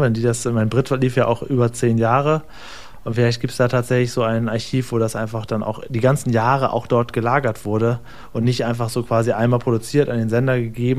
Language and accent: German; Northern Germany, Germany; wir kommen aus Norddeutschland